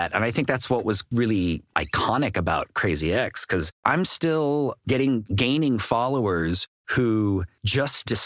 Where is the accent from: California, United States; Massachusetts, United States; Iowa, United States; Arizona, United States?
California, United States; Daly City; like in San Francisco, I'm from Daly City